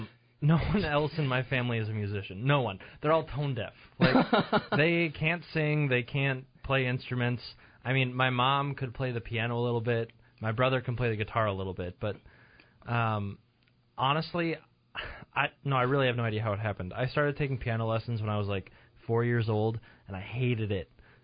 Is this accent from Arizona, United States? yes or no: yes; Arizona, United States; I mean, in high school, while I was growing up in Arizona, in high school, I was a total band geek.